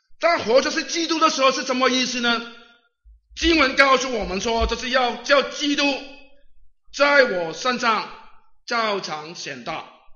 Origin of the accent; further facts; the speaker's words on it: Guangdong, China; Chinese is a second language; 我是广东人啊，你一听我的普通话也知道了